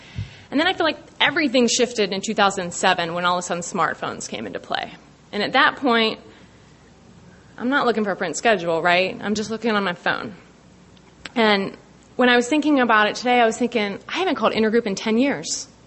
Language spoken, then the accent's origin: English; Durham, North Carolina, United States; Hey, y'all. … I'm an alcoholic. I am from Durham, North Carolina.